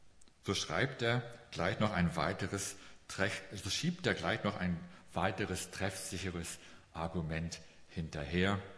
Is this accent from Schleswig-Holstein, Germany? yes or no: yes; Schleswig-Holstein, Germany; Ich bin Schleswig-Holsteiner und bei uns ist Handball die erste Sportart.